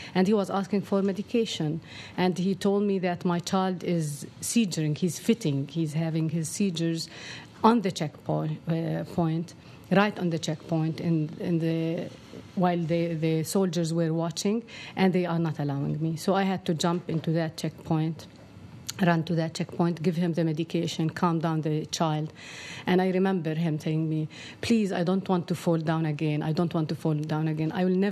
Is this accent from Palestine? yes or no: yes; Jerusalem, West Bank, Palestine; now in Ramallah, Palestine; I wrote once a story about a child during the invasion of Ramallah, because actually I'm from Jerusalem, but I live in Ramallah and Jerusalem, not only in Jerusalem.